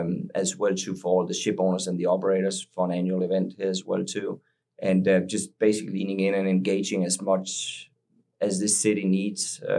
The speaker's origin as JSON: {"language": "English", "country": "Denmark", "tie": "born or raised there", "said": "Born and raised in Denmark, actually"}